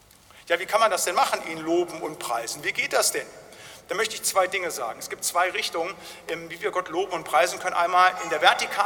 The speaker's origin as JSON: {"language": "German", "region": "North Rhine-Westphalia", "country": "Germany", "said": "Da, wo ich herkomme, so aus den Gemeinschaftskreisen im Siegerland, da war es üblich, wenn wir Gebetsgemeinschaft hatten"}